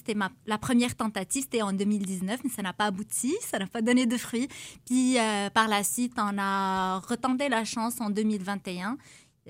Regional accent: Casablanca, Casablanca-Settat, Morocco; also born or lived in Marrakech; Moi, je suis originaire du Maroc, plus précisément Casablanca, c'est ma ville natale. J'ai vécu dans une autre ville après mon mariage, c'est Marrakech. C'est la plus ville touristique, la plus grande ville touristique au Maroc.

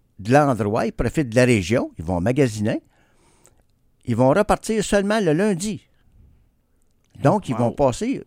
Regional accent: Quebec, Canada; Puis, je suis fier de faire connaître ma région natale

